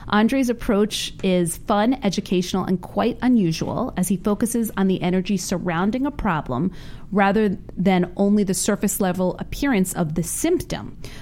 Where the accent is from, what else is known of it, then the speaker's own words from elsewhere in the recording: East Coast, United States; Like, I'm from the East Coast.